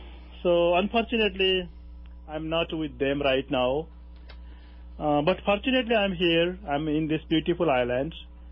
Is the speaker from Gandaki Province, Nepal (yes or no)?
yes; Gorkha, Gandaki Province, Nepal; English is a second language; Well, my birthplace is almost gone. I was born in Gorkha, epicenter of the earthquake.